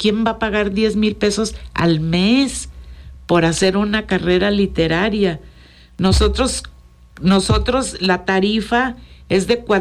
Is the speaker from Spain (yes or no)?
no; Mexico; Pero nosotros sí, como mexicanos.